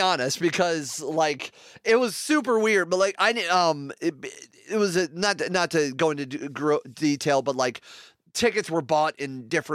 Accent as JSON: {"language": "English", "region": "Ohio", "country": "United States", "tie": "born or raised there", "said": "which is around where my hometown is, about 3 hours southeast of me. In Ohio"}